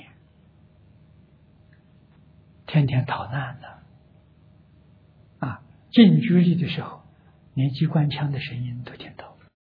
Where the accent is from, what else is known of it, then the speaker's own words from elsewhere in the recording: Anhui, China; 桐城距离我的老家很近，大概就30公里。啊，所以是家乡人。